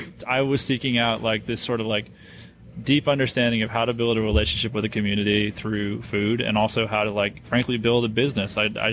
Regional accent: Northeast, United States; I'm from the Northeast, so Duke basketball.

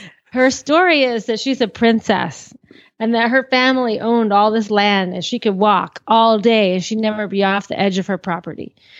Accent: Lawrence, Massachusetts, United States; born there; I was born in Lawrence, Massachusetts.

